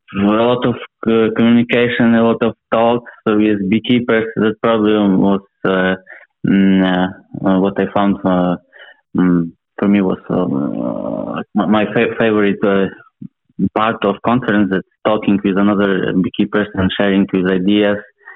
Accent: Ukraine; English is a second language; I'm from Ukraine.

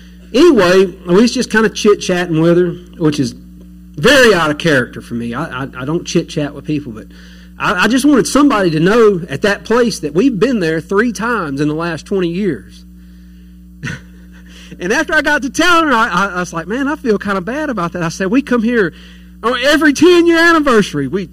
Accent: Harrisonburg, Virginia, United States; I said, we're from Harrisonburg. I said, if you jump in the river and just float for about 6 hours, you'll get there.

